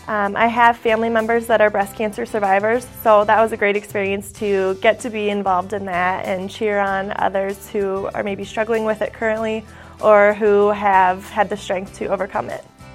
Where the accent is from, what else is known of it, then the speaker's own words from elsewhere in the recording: Omaha, Nebraska, United States; I am from Omaha, Nebraska, and this is my rookie season on the MVC.